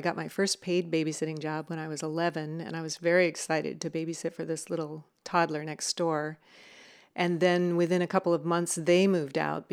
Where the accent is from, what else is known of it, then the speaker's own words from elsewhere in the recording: Newton, Massachusetts, United States; born there; also born or lived in Virginia / Birmingham, Alabama; I was born in Massachusetts in Newton Wellesley Hospital, but we moved around a lot when I was a kid. We went from New England to Virginia, and then from 61 to 64, we lived in Birmingham, Alabama